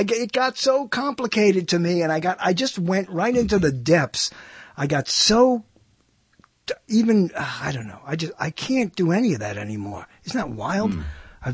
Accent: Canada; We're Canadian.

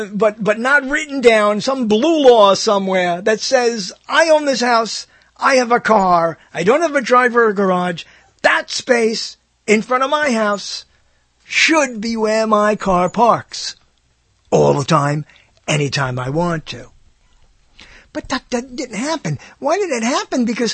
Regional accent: New York, United States; I grew up in New York, and that's, you know, that's a terrible, terrible thing to admit.

